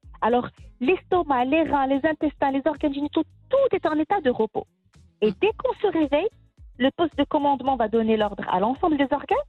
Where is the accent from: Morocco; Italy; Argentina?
Morocco; Ce n'est pas uniquement chez nous au Maroc.